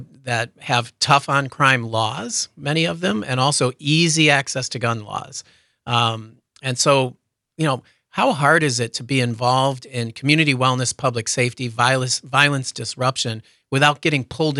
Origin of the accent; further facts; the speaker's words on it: Chicago, Illinois, United States; Chicago, my hometown